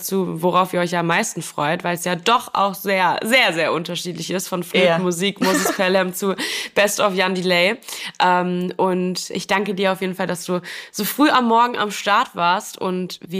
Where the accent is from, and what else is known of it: Wiesbaden, Hesse, Germany